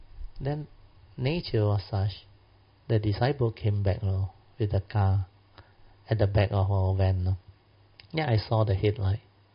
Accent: Malaysia; I said, we are from Malaysia. Say, I'd like to request a favor from you.

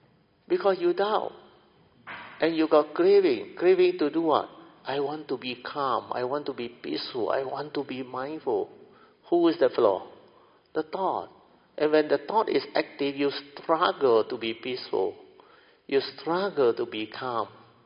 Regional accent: Alor Setar, Kedah, Malaysia; We are from Alor style. We got this Kedah club, where the club member they can go in.

